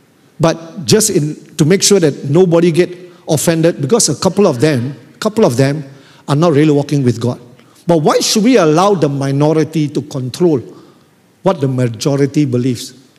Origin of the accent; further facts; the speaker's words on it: Malaysia; I'm from Malaysia